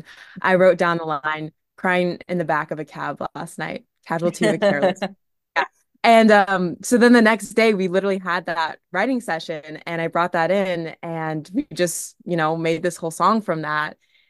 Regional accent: Kansas, United States; growing up in Kansas, you know, you don't really see a lot of people working as producers or songwriters and all that.

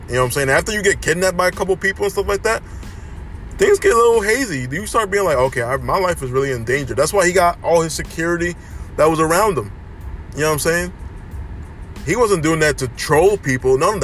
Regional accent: Philadelphia, Pennsylvania, United States; But yeah, that's growing up in North Philly.

